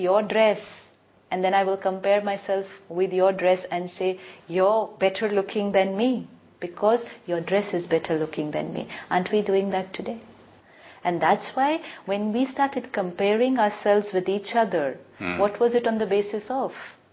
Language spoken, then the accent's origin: English; India; Who am I? I am Indian. I live in India.